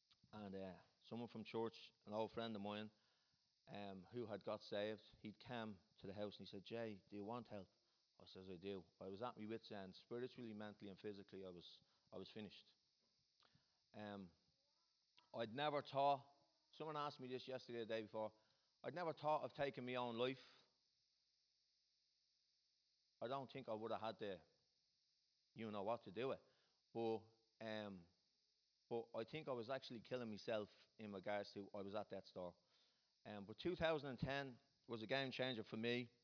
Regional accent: Clondalkin, Leinster, Ireland; And I grew up in Clondalkin. And from a very young age, I got involved in drugs and crime.

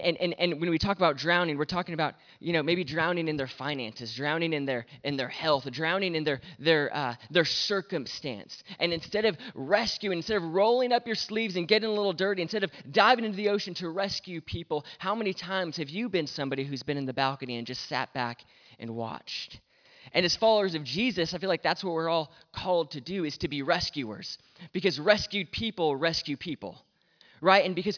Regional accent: United States; accent: American; So if you can understand my American accent, we're going to talk for a few minutes and we're going to get right to this.

